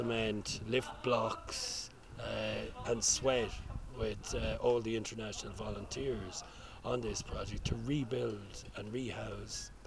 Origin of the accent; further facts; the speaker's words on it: Ireland; which I feel ashamed of as an Irish person.